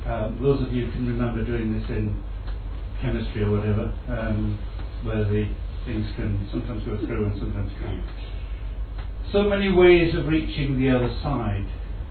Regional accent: Yorkshire and the Humber, United Kingdom; I'm a Yorkshireman from the far north of Scotland

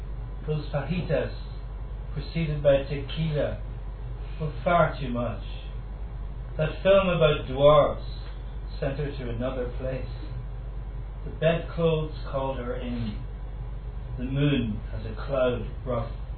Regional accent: Donegal, Ulster, Ireland; Second one, I come from Donegal, and when I was up there last year, they had erected this new inscription on a stone dealing with a local legend.

